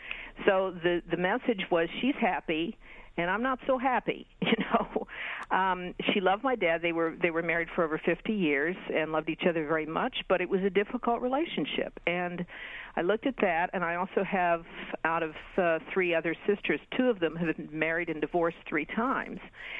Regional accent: Kansas City, Missouri, United States; now in New York, United States; In the Midwest, I'm from the Midwest also, from mm-hmm. Kansas City.

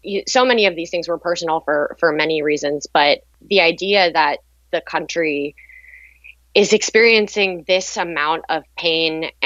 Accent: East Lansdowne, Pennsylvania, United States; My mom lives in the house that I grew up in outside of West Philly in East Lansdowne.

